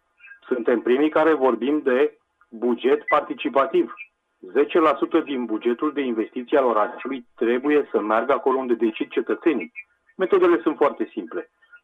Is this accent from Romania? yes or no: yes; Romania; Din păcate, că nu suntem capabili noi ca români să ne asumăm și să facem lucrurile așa cum trebuie.